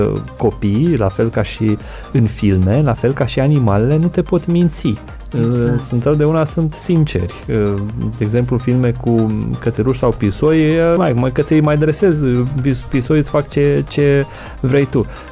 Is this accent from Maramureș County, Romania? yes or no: no; Reșița, Caraș-Severin, Romania; Am vrut să filmez filmul acasă și în orașul meu natal, în zona de vest, în Banat, la Reșița.